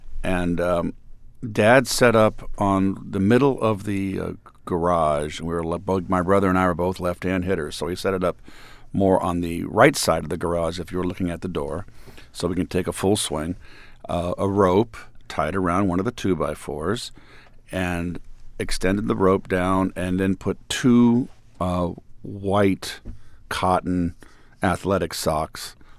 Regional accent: California, United States; a dream of a young boy growing up in Northern California to be the next Mickey Mantle, a star major league player.

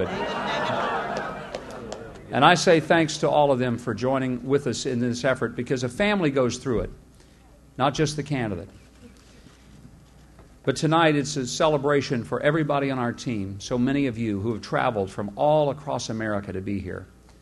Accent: Arkansas, United States; That I would ever be able to love a state as much as I love my home state of Arkansas

